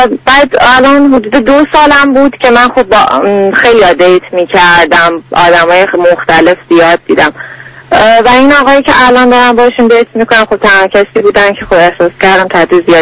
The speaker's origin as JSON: {"language": "Persian", "country": "Iran", "moved": "as an adult", "lives_now": "Canada", "said": "من ایران اکاونتینگ خوندم،"}